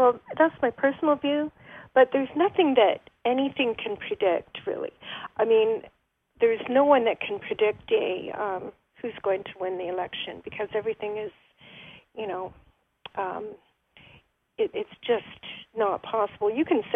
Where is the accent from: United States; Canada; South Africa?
Canada; I'm a Canadian